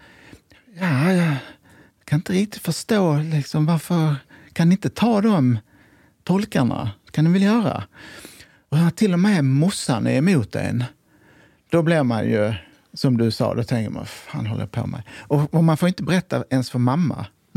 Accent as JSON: {"language": "Swedish", "country": "Sweden", "tie": "born there", "said": "jag är extremt tacksam för att jag föddes i Sverige."}